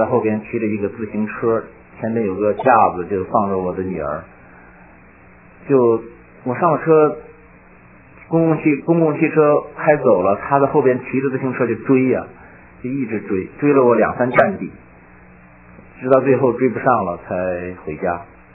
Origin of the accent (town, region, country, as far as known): China